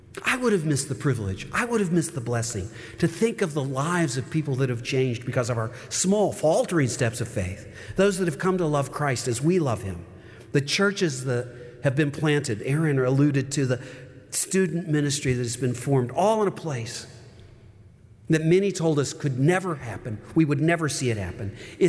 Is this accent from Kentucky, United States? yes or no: yes; Owensboro, Kentucky, United States; You know, when I told you about growing up in Owensboro, Kentucky, small western town, I heard that following Jesus meant stopping a bad habit